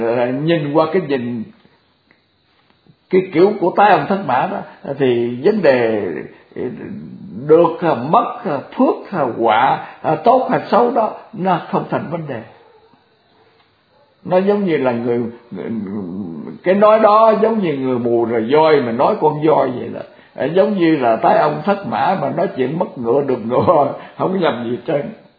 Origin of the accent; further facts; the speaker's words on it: Mekong Delta, Vietnam; mà ở đất Sài Gòn cũng như là ở đất miền Tây, bởi vì quê tôi ở miền Tây mà.